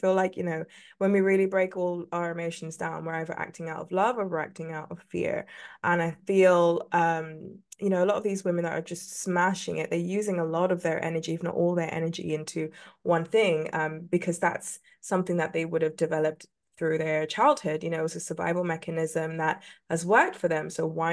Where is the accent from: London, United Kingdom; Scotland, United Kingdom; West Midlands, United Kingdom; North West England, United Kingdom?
London, United Kingdom; I am from London, England. This awful accent.